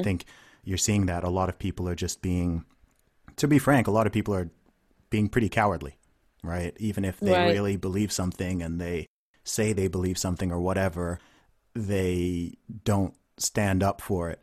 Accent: Nigeria; also born or lived in United Kingdom; So of course I'm a Nigerian and British guy. I am not a Black American.

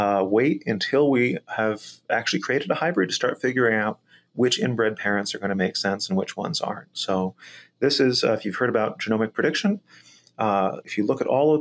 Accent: Ames, Iowa, United States; I grew up right there in Ames, Iowa. Went off to both New York and California to study corn before coming back here to the University of Nebraska.

